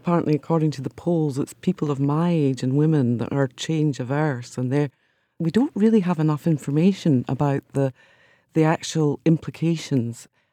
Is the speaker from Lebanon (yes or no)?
no; Scotland, United Kingdom; Well, I'm British, but it depends on who asks you. I live in Britain, but we always say Scottish first, because if you travel around Europe, if you say British, they think you're English